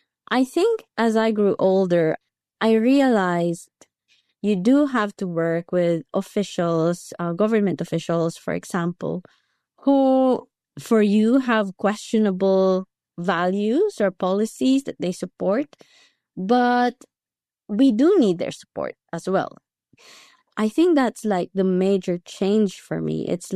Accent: Philippines; I come from the Philippines

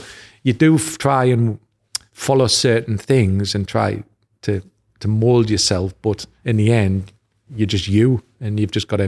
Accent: North East England, United Kingdom; Probably because I was from the North East.

